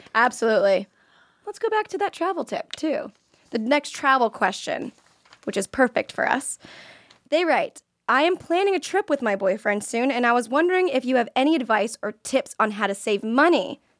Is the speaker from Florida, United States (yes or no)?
yes; Florida, United States; I mean, I'm from Florida, so that's all we did.